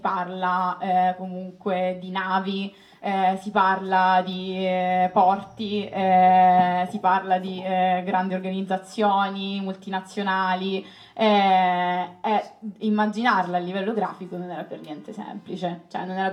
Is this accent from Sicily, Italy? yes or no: yes; Palermo, Sicily, Italy; now in Rome, Italy; sono venuta a vivere qua appunto per studiare, come moltissimi altri fuori sede, io vengo da Palermo